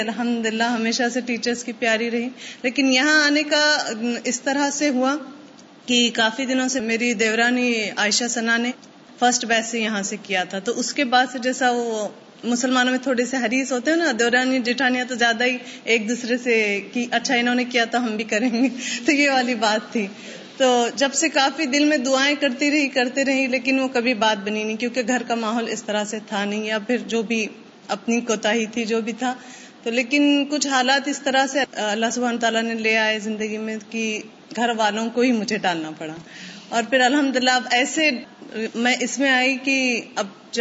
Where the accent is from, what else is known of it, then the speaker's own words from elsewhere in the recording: India; now in United Arab Emirates; میں انڈیا سے تعلق رکھتی ہوں, میرے 3 بچے ہیں, اور 2009 میں میں نے ابوظہبی میں جوائن کیا تھا